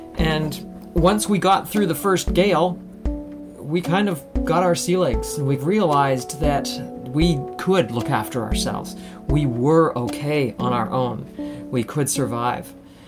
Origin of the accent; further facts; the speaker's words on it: Canada; I am Canadian.